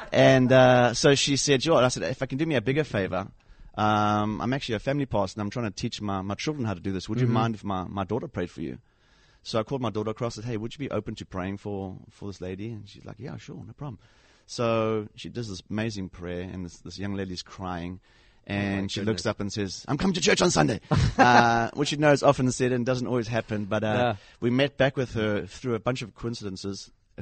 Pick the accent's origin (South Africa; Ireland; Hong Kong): South Africa; Durban, KwaZulu-Natal; accent: South African; moved away as an adult; now in United States; This is a South African accent, born and raised in Durban.